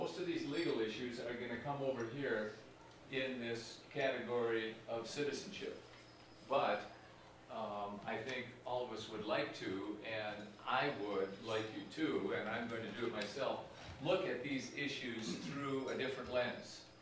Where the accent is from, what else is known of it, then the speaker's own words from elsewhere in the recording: Minneapolis, Minnesota, United States; I'm from Minneapolis. I'm a retired lawyer.